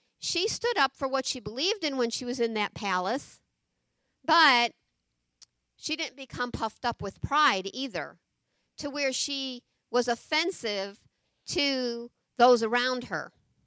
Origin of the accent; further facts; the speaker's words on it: Chicago, Illinois, United States; moved away as an adult; now in Texas, United States; shortly after I got saved, I moved to Lyndale from Chicago. 21-year-old girl. Still living at home with my parents.